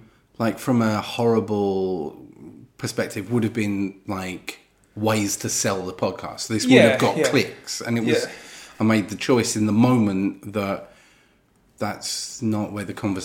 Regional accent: United Kingdom; Being British as well.

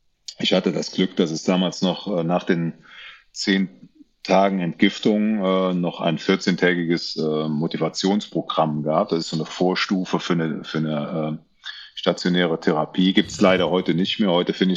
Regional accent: Andernach, Rhineland-Palatinate, Germany; ich komme aus Andernach, ich habe 30 Jahre Fußball gespielt in Andernach und bin da schon so ein bisschen bekannt wie ein bunter Hund.

